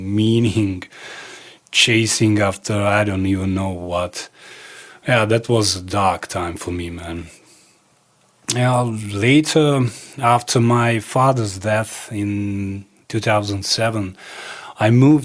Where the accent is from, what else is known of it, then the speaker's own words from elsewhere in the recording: Zadar, Zadar County, Croatia; moved away; also born or lived in Serbia; I grew up in Zadar. That's in Croatia, in the Adriatic coast. I lived there until civil war began. In 1991, I moved about 35 kilometers further to a small village in Dalmatia called Kula Atlagić.